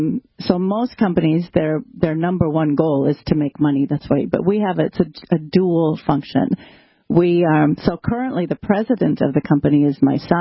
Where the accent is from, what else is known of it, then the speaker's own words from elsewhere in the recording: North Dakota, United States; I grew up in North Dakota. I grew up on a cattle ranch, which is now in the center of the Bakken.